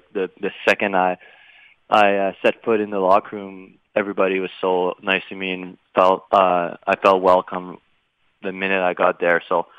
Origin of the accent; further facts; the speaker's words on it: Val-d'Or, Quebec, Canada; I'm in my hometown. It's a little town of North Quebec, Val-d'Or. That's the name of it.